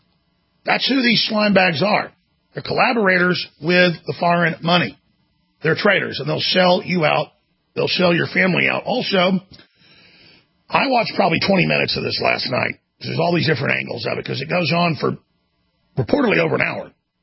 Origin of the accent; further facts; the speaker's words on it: Dallas, Texas, United States; I mean, I grew up in Dallas.